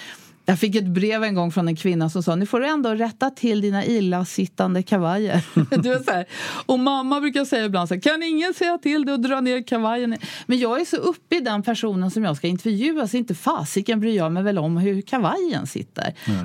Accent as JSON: {"language": "Swedish", "town": "Stockholm", "region": "Stockholm County", "country": "Sweden", "tie": "born or raised there", "said": "Och jag tänker, min älskade hemstad. Jag är ju 6:e generationen infödd stockholmare."}